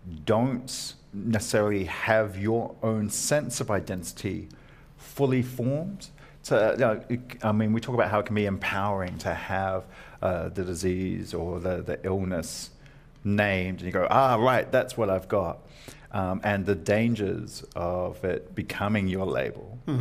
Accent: New Zealand; I grew up in New Zealand, so I go, well, I'm a New Zealander.

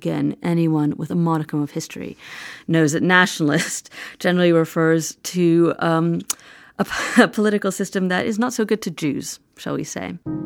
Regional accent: New York City, New York, United States; So I grew up in New York City. I am Jewish.

